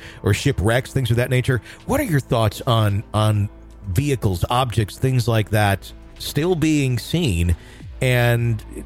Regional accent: Fond du Lac, Wisconsin, United States; I grew up in Fond du Lac, Wisconsin.

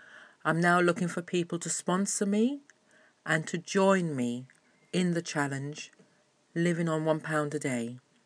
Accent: Kaduna, Kaduna State, Nigeria; also born or lived in London; I was born in London in 1961 of West Indian parentage. When I was nearly four, my dad, an air conditioning and refrigeration engineer, got a job in Nigeria and we all moved to Kaduna in the north of Nigeria.

